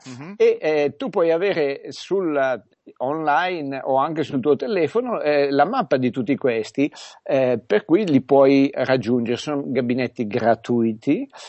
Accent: Milan, Lombardy, Italy; moved away as an adult; now in Zurich, Switzerland; io sono milanese Doc e radiopopolarese Doc da più di 30 anni, però ho appena ricevuto la cittadinanza svizzera e sono abito a Zurigo da 15 anni.

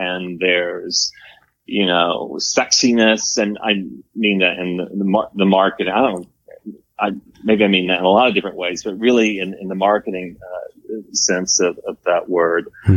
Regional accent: Denton, Texas, United States; I am from Texas. I am from a little town that's not so little anymore called Denton, Texas.

